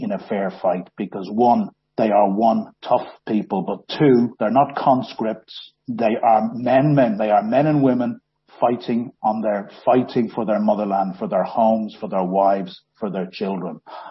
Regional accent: Ireland; now in United Kingdom; Well, look, like being Irish, I live in Britain

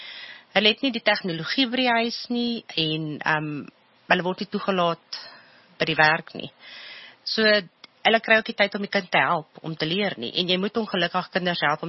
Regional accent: Germiston, Gauteng, South Africa; now in Boksburg, South Africa; Ek het in Germiston groot geword en ons het nie baie getrek nie. Ek het my hele lewe lank daar gebly en die dag toe ek wel trek is toe ek trou. Toe van toe af is ek in Boksburg

